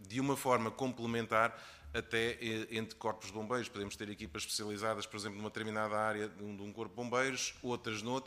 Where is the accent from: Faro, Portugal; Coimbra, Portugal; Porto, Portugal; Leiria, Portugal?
Coimbra, Portugal; Oliveira do Hospital; eu sou da Oliveira do Hospital, é uma zona limite da região de Coimbra com as Beiras e Serra da Estrela, com Viseu e D. Lafões.